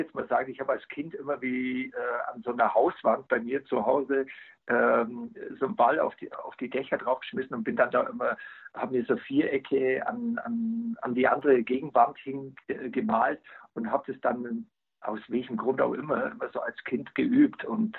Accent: Bavaria, Germany; ich bin hier im Allgäu aufgewachsen und habe sämtliche Sportarten gemacht, was es überhaupt gab.

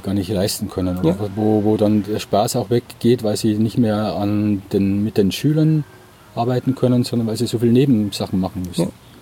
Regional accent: Bavaria, Germany; ich komme ja aus Bayern

